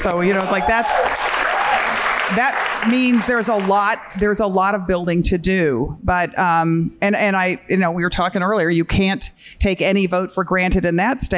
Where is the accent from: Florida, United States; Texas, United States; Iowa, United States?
Texas, United States; My home state of Texas